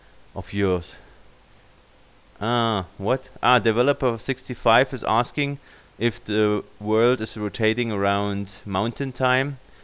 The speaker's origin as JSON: {"language": "English", "country": "United States", "said": "Wait, of course I'm American."}